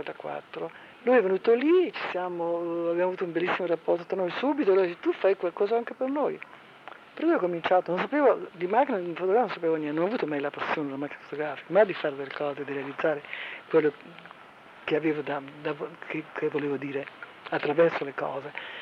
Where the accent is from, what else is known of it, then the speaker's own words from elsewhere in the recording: Bari, Apulia, Italy; born there; moved away; Ma comunque sono nata a Bari e ho lasciato Bari per andare a Milano perché volevo cominciare a fare un'attività creativa